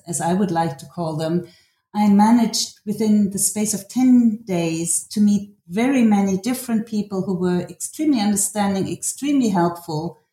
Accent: Germany; English is a second language; Well, I grew up in different parts of Germany, and my parents for 3.5 years actually also worked in Kabul, Afghanistan.

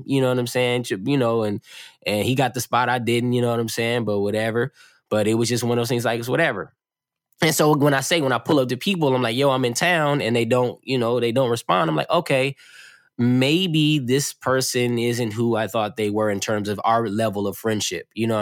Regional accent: California, United States; also born or lived in Oakland / East St. Louis; I am from, you know, Southern California, but I say I'm from Oakland, but I'm originally born in East St. Louis.

